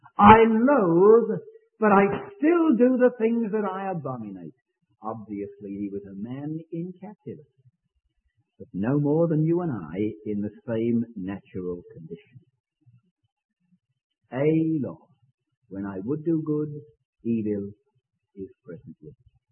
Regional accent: England, United Kingdom; I'm an Englishman. You don't know that, of course, because I don't have an accent anymore.

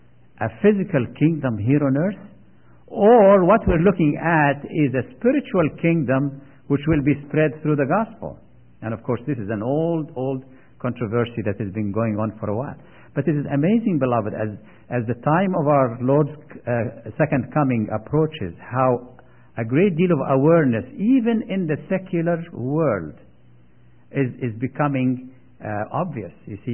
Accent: Egypt; I happened to be visiting my home country, Egypt, in November this year, last year, and in December.

